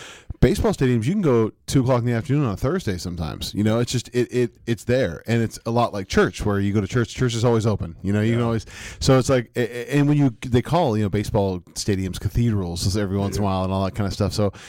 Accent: California, United States; You know, I went to Candlestick because I grew up in the Bay Area.

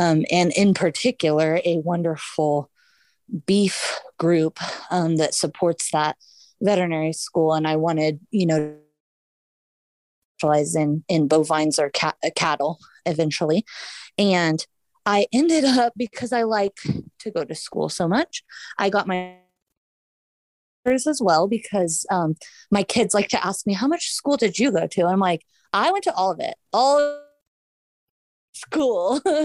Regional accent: Satanta, Kansas, United States; Yes, I'm a Kansan through and through. So I grew up in Southwest Kansas. I grew up in, it's called Satana, about 30 to 40 minutes from Oklahoma and probably an hour from Colorado.

